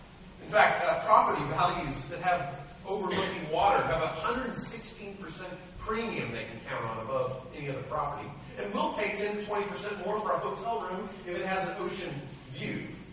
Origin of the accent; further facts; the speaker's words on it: San Diego, California, United States; I grew up in San Diego, California. My dad preached at Little Mason Church of Christ down in the San Diego area.